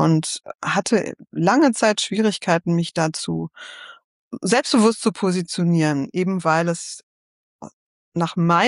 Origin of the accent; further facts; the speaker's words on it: Berlin, Germany; Ich habe dann in Berlin bin ich in Berlin zur Schule gegangen, habe dort studiert und auch den Großteil meines Lebens verbracht.